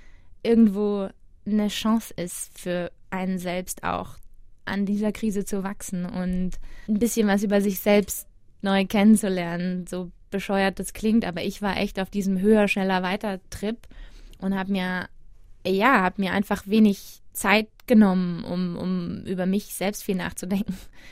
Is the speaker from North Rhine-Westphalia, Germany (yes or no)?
no; Bavaria, Germany; Also, für uns in Bayern ist das ja Wahnsinn.